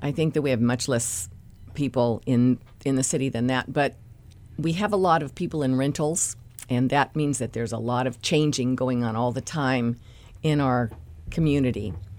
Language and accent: English; California, United States; because you know, we're from California.